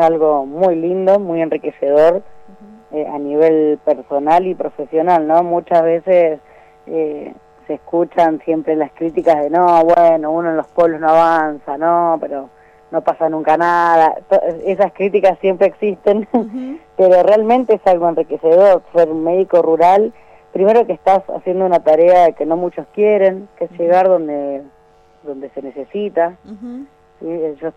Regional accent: Buenos Aires, Argentina; Yo vengo de Buenos Aires

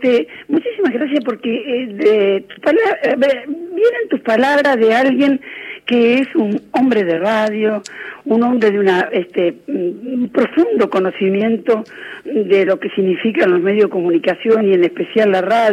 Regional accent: Paraná, Entre Ríos, Argentina; accent: Entre Ríos; yo tenía el acento, y lo tengo, sí, entrerriano. Soy oriunda de Paraná, aunque mi familia entera de mi padre … era de Gualeguaychú. Y es de Gualeguaychú donde tengo la enorme parentela

